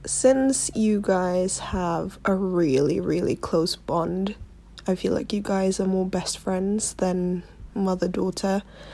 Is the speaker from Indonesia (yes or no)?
yes; Jakarta, Indonesia; and I'm from Jakarta, Indonesia. Well, I used to live in London.